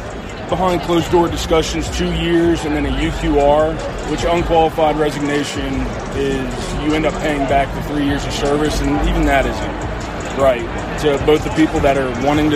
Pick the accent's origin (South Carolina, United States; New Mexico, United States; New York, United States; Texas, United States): South Carolina, United States; Charleston; Charleston, South Carolina.